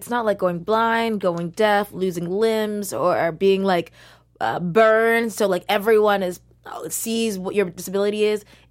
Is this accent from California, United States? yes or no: no; Connecticut, United States; That happened in my hometown in Connecticut.